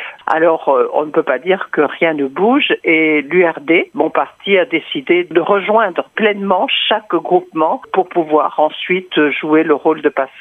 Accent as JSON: {"language": "French", "country": "Côte d’Ivoire", "said": "Nous sommes des Ivoiriens, nous ne voulons pas que la Côte d'Ivoire brûle"}